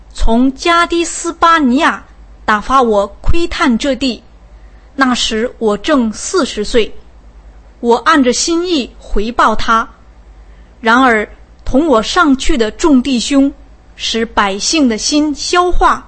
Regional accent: China; 我们中国人都知道一个典故，叫做破釜沉舟

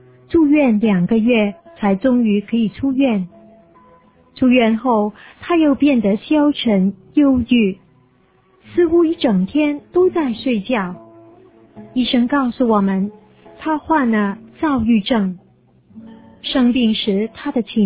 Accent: Changhua County, Taiwan; born there; 我出生在台湾彰化的一个农村，我的父母都是客家人。我父亲这边的祖先从广东梅县迁居到台湾已经几百年

